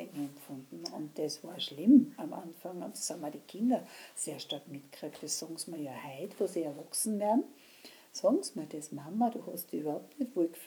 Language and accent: German; Upper Austria, Austria; bin ja auch aus Oberösterreich